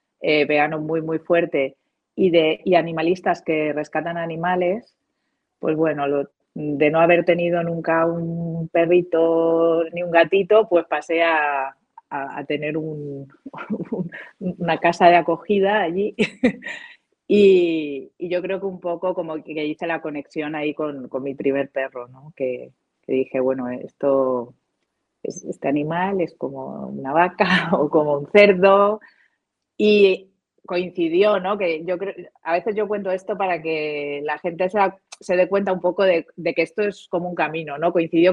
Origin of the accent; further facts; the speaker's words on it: Alicante, Valencian Community, Spain; moved away as an adult; also born or lived in Buenos Aires, Argentina; Vivía en Buenos Aires en ese momento, porque viví 11 años en Buenos Aires. O sea, yo soy de Alicante.